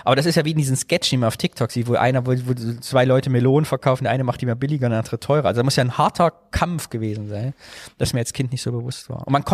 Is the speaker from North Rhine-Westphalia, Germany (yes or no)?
yes; Cologne, North Rhine-Westphalia, Germany; wo ich herkomme, aus Köln